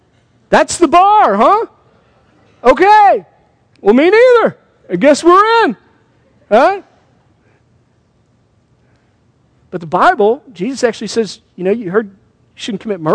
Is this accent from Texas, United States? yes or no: yes; Houston, Texas, United States; Listen, I lived in the panhandle for a while. I'm from Houston originally. I didn't think I had an accent for a long time.